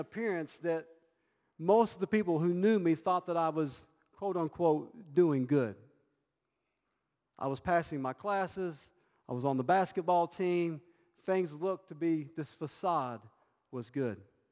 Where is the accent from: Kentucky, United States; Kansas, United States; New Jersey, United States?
Kentucky, United States; Monticello; moved away as an adult; now in China; I grew up in a Christian home. My hometown, Monticello, Kentucky, is the epitome of small-town America. A population of about 4,000 people in the city and about 20,000 people in the county.